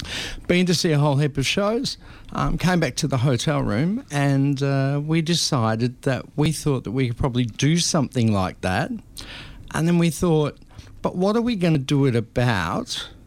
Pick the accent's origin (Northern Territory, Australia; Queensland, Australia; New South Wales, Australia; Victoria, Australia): Victoria, Australia; Geelong; I'm a Melbourne boy. I was born and bred in Geelong, actually.